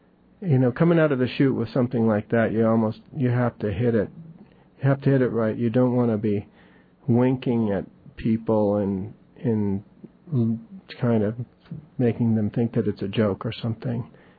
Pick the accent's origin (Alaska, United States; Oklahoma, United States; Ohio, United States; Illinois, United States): Alaska, United States; And growing up in Tlingit country, I'm really feel lucky to have been close